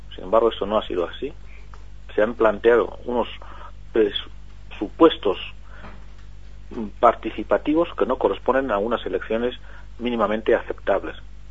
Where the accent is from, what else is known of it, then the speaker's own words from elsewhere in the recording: Equatorial Guinea; estas circunstancias que ocurren en mi país, en Guinea Ecuatorial.